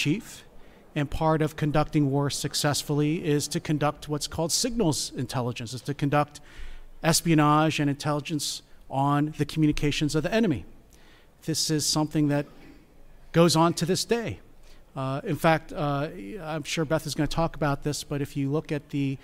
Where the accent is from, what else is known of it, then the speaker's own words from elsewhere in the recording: Philadelphia, Pennsylvania, United States; I'm from Philadelphia